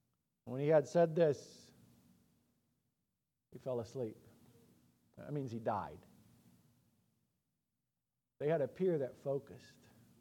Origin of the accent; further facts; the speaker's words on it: Central African Republic; But I'm from the Central African Republic, and that has happened.